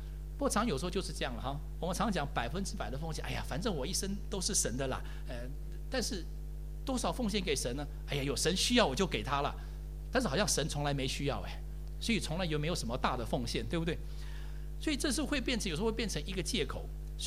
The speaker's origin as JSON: {"language": "Chinese", "country": "Taiwan", "said": "比我们从台湾来的还要更是这个经济上更是富裕啊"}